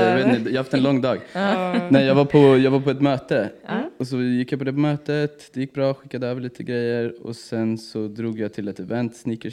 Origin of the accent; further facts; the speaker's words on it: Märsta, Stockholm County, Sweden; Jag är 25 år. Mm. Jag kommer från Märsta. Uppväxt i Märsta.